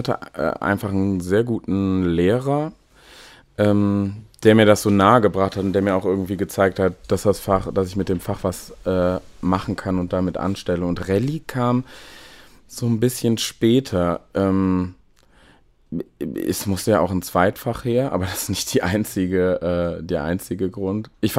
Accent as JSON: {"language": "German", "town": "Aachen", "region": "North Rhine-Westphalia", "country": "Germany", "tie": "born or raised there", "said": "Da bin ich auch geboren und da bin ich auch zur Schule gegangen und habe da auch studiert. Erstmal bin ich so die ersten Jahre gar nicht aus Aachen rausgekommen. Aber dann wurde es mir da auch zu eng. Und dann bin ich fürs Referendariat da nach Mönchengladbach."}